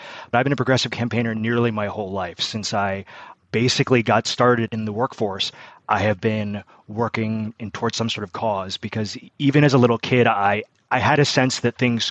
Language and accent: English; Virginia, United States; growing up in Northern Virginia, a lot of privilege, a lot of, you know, unexamined things going on there.